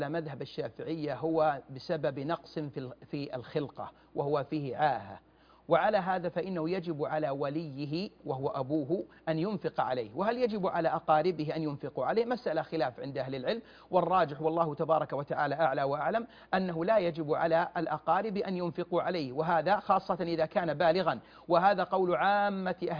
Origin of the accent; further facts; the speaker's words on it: Saudi Arabia; وهو ما يوجد عندنا في المملكة العربية السعودية والحمد لله